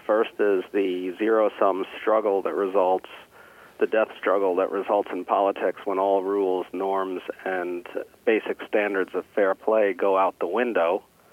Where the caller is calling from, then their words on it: Washington, District of Columbia, United States; I'm in Washington, D.C., sir.